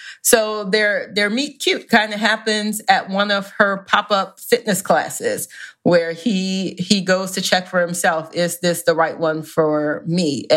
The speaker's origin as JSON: {"language": "English", "region": "the South", "country": "United States", "said": "Well, I am from the South, where it is a religion. But I am from a football family."}